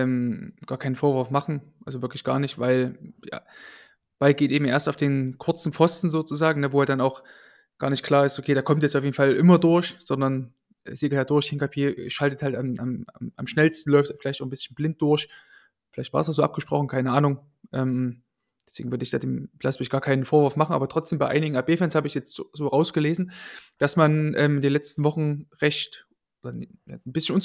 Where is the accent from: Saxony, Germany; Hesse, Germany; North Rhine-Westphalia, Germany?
Saxony, Germany; Leipzig; Ja, sagt man auch bei uns in Leipzig tatsächlich auch so.